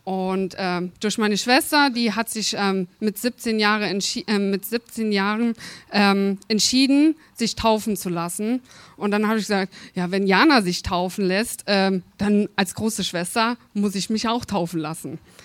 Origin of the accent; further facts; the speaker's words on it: Eifel, Germany; Ich bin seit etwa 3 Jahren hier in diese Gemeinde gekommen. Ich komme aus der Eifel. Ich komme von einem kleinen Dörfchen in der Eifel. Auf dem Bauernhof bin ich aufgewachsen, bin in einer christlichen Familie groß geworden